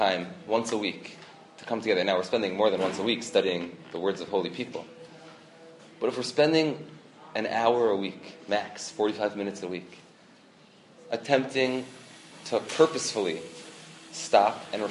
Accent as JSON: {"language": "English", "town": "Lower Merion", "region": "Pennsylvania", "country": "United States", "tie": "born or raised there", "said": "I grew up in Lower Merion"}